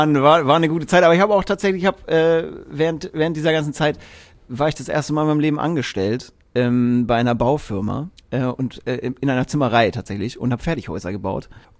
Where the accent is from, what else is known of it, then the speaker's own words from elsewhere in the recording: Erlangen, Bavaria, Germany; Also ich bin in Erlangen aufgewachsen.